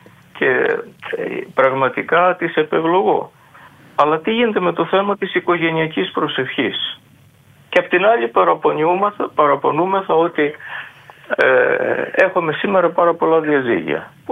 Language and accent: Greek; Crete, Greece; Εσείς είστε από την Κρήτη και εγώ είμαι από την Κρήτη